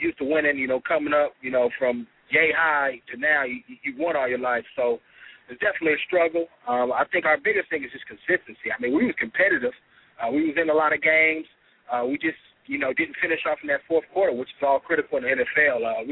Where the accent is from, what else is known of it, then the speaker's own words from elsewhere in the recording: Oakland, California, United States; Oh, yeah. Well, I'm actually from Oakland.